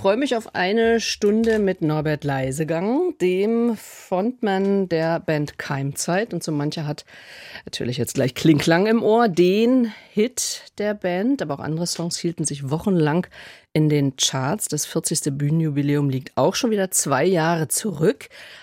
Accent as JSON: {"language": "German", "region": "Lower Saxony", "country": "Germany", "said": "Bei uns zu Hause in Niedersachsen sagt man Lütt, wenn was sehr, sehr, sehr klein ist."}